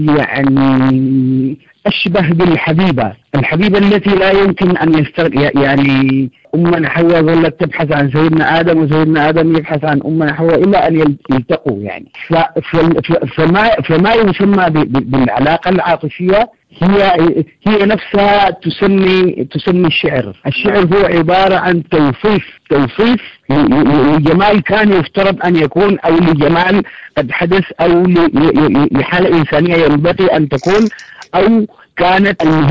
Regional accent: Sudan; أنا كإنسان سوداني

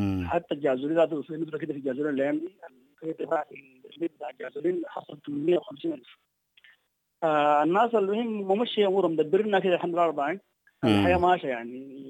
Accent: Sudan; وبعدين نحن كسودانيين لازم نقدر نوفق أوضاعنا

